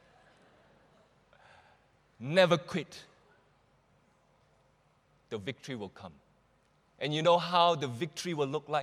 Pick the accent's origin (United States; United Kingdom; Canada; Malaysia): Malaysia; I am Malaysian. I'm proud to be a Malaysian.